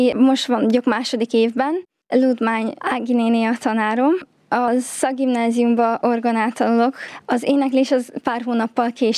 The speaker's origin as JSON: {"language": "Hungarian", "town": "Berehove", "region": "Zakarpattia Oblast", "country": "Ukraine", "said": "Kárpátaljáról, Beregszászból jöttem."}